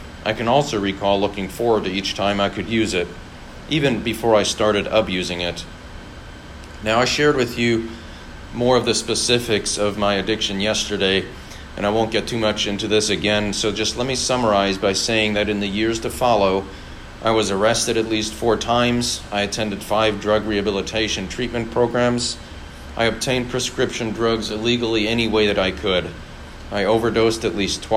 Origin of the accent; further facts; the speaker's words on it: Munich, Bavaria, Germany; now in United States; I was born in Munich, Germany, and grew up in a traditional two-parent, two-child family. I moved to the United States in 1985 when my dad accepted a job opportunity here in the States, and we all moved.